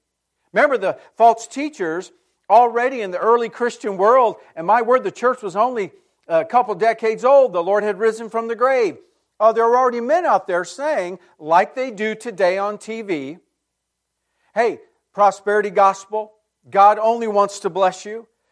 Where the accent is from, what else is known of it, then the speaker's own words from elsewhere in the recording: California, United States; And I grew up in California, pre-Silicon Valley.